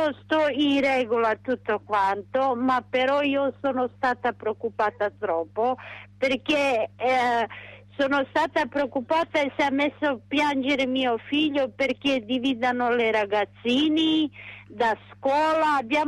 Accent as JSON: {"language": "Italian", "town": "Bergamo", "region": "Lombardy", "country": "Italy", "tie": "born there", "lives_now": "Rome, Italy", "said": "Sì, sono nata a Bergamo."}